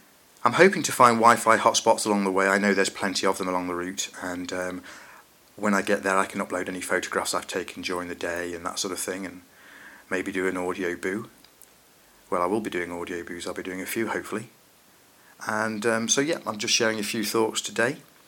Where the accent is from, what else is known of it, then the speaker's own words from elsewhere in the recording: Burton-on-Trent, West Midlands, United Kingdom; I shall get a train from my hometown in Burton-on-Trent and head towards Chelmsford